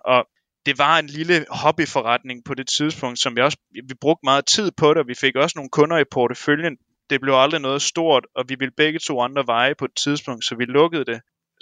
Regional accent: Aabenraa, Region of Southern Denmark, Denmark; now in Copenhagen, Denmark; Jeg skulle flytte fra min hjemby i Åbenrå til København, og skulle over i den store metropol på den anden side fra den mørke mulm nede i Sønderjylland.

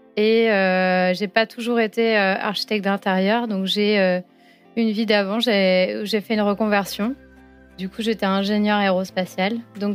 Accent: France; accent: French; Alors, les Français reconnaissent que je suis française dans mon accent.

